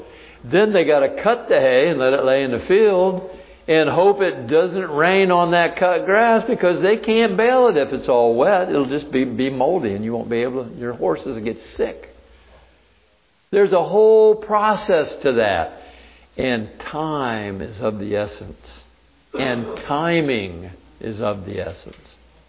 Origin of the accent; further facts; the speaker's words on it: Florida, United States; I grew up in Florida. I've been here a long time.